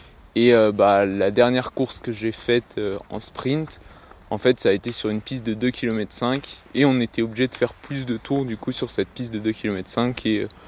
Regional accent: Sallanches, Auvergne-Rhône-Alpes, France; Moi, je suis originaire de Sallanches, donc c'est un tout petit peu plus bas dans la vallée.

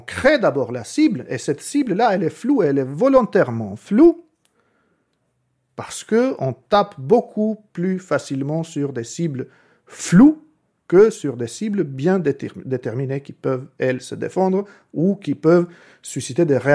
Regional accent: Albania; moved away; Je suis venu d'Albanie. Dans mon cas, je viens d'une famille de la classe moyenne, voire supérieure.

